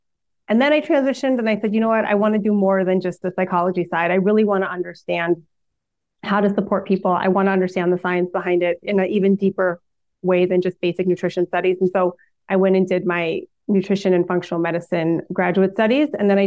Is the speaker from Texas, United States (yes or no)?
no; Minnesota, United States; also born or lived in Hong Kong; I grew up in the Minnesota in the Midwest.